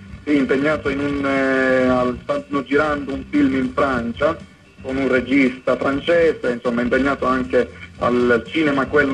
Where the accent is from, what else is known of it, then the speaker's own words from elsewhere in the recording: Sicily, Italy; accent: Sicilian; sono siciliano, Giancarlo, dall'accento.